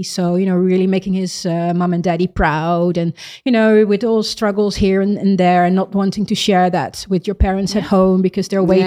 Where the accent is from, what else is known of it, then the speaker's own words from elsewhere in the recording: Netherlands; But yeah, I'm born and raised in the Netherlands.